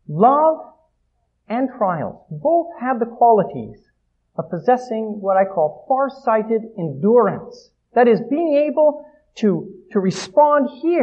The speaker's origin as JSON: {"language": "English", "region": "Oregon", "country": "United States", "said": "I come from Oregon, and I'm a Blazers fan."}